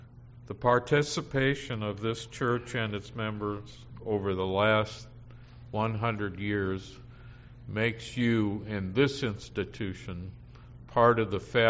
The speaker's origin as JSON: {"language": "English", "town": "Midland", "country": "United States", "tie": "born or raised there", "said": "When I grew up in Midland in the 50s and 60s, Midland was one of the most undiverse cities you can imagine."}